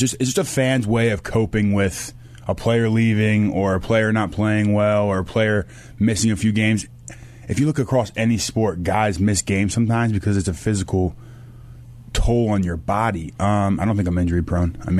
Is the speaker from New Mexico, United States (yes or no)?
no; Pennsylvania, United States; Suburbs of Philadelphia, just north of the city.